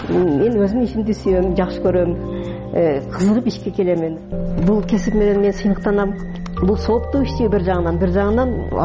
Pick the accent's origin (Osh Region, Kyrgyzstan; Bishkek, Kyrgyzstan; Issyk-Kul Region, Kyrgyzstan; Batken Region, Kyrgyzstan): Batken Region, Kyrgyzstan; Batken; born or raised there